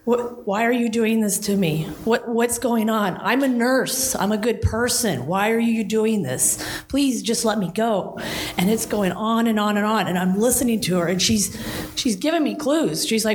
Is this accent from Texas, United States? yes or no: no; Alaska, United States; but I'm from Alaska. I work for Palmer Police Department